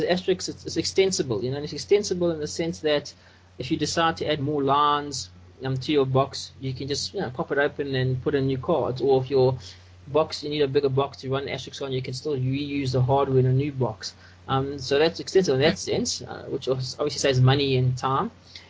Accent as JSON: {"language": "English", "country": "South Africa", "said": "I'm from South Africa, and I'm an open source developer and solution provider."}